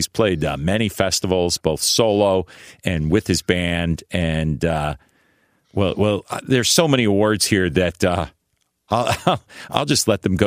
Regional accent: New York, United States; You know, I grew up in New York, right outside of New York City in the suburbs.

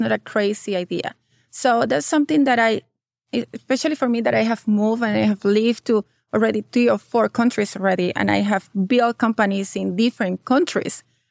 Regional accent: Venezuela; English is a second language; moved away as an adult; now in United States; I came to Panama, and then I came to the U.S. But when I was there, I grew up in Venezuela. I left when I was 27.

